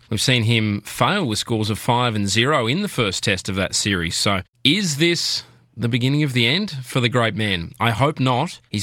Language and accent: English; Australia; Well, I'm a little biased. Being Australian, we have the attacking mindset.